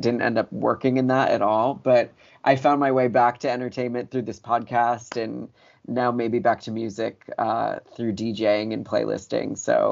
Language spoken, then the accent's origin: English; Simsbury, Connecticut, United States; now in New York, United States; I am from a little town northwest of Hartford called Simsbury, Connecticut.